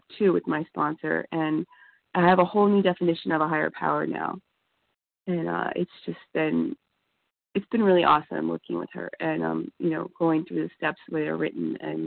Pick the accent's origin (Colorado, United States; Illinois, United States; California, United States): California, United States; East Los Angeles; I'm from East Los Angeles, California.